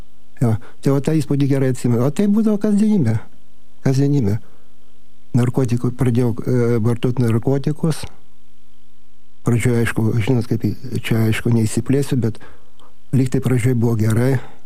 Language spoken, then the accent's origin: Lithuanian; Kaunas, Kaunas County, Lithuania; Tai va, gimiau, augau Kaune, pradedu konkrečiai po truputį